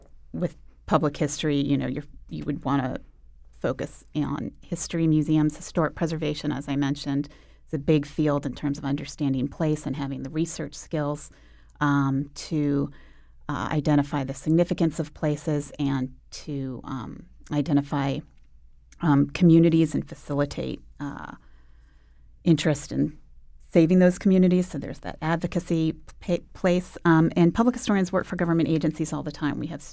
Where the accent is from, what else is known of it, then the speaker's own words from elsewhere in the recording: Virginia, United States; also born or lived in Boston / Arizona; I grew up in Northern Virginia, Boston, then I got here from Arizona, so big circuitous route.